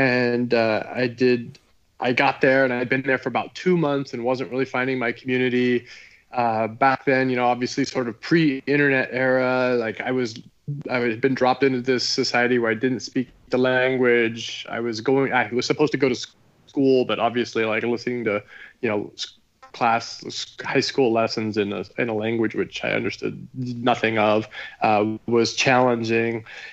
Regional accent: Oregon, United States; also born or lived in Washington; when I was born in Washington State, grew up in Oregon.

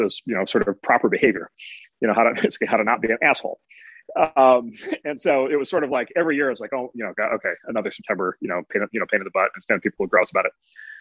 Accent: Midwest, United States

